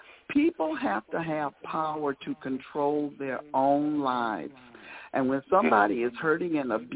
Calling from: St. Louis, Missouri, United States; I'm calling you from St. Louis.

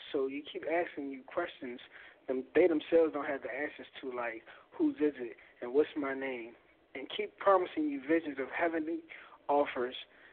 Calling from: Washington, District of Columbia, United States; I'm calling from Washington, D.C.

